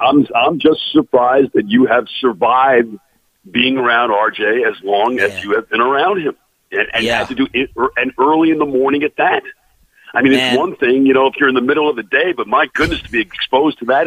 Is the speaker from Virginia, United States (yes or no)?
no; New York, United States; I loved it growing up. I grew up in New York. I was a Met fan.